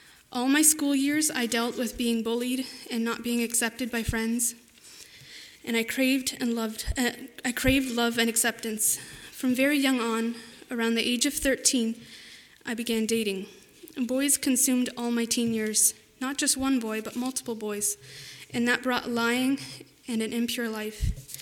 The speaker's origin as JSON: {"language": "English", "town": "Elmira", "region": "Ontario", "country": "Canada", "tie": "born or raised there", "said": "I was born in Elmer, Ontario, and I was raised in a large family of 10."}